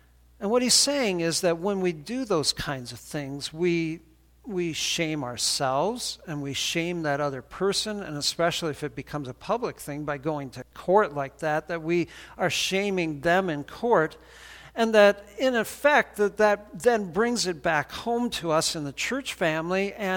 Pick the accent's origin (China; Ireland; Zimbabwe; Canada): Canada; now in United States; And so it would be really wrong for me to swear allegiance to the flag of Canada now because I'm not a Canadian citizen anymore.